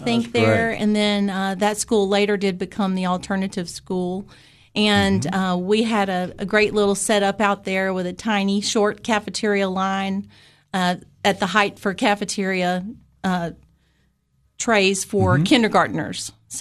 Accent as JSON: {"language": "English", "town": "Cookeville", "region": "Tennessee", "country": "United States", "tie": "born there", "said": "I was born right here in Cookeville, Tennessee, okay, at the old Cookeville General Hospital."}